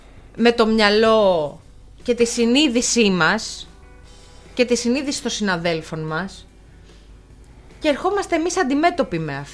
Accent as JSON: {"language": "Greek", "region": "Thessaly", "country": "Greece", "said": "η καταγωγή μου να είναι από τη Θεσσαλία"}